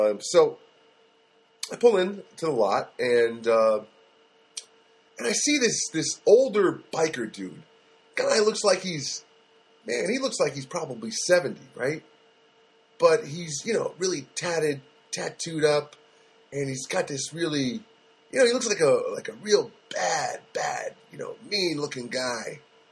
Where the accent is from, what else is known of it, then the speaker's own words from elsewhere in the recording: Paterson, New Jersey, United States; Well, because I grew up in Paterson, New Jersey, and that's kind of the environment I was reared in, okay?